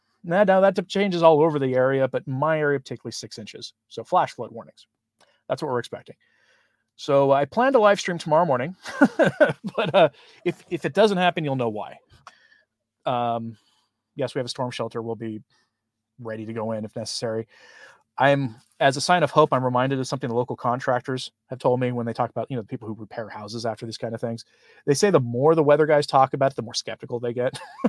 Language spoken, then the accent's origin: English; Pacific Northwest, United States; Well, I'm from the West Coast. I'm from the Pacific Northwest.